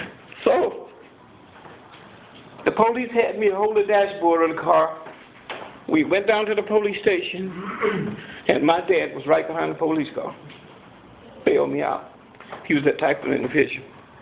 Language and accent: English; the South, United States; I was raised in the South, and that was plenty racism.